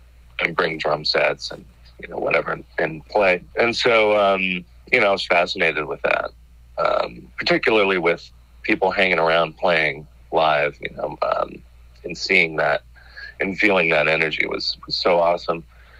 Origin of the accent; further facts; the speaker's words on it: Hollywood, California, United States; I grew up in Hollywood. And then migrated to Glendale, which is just kind of a suburb northeast of Hollywood, just by about 10 minutes.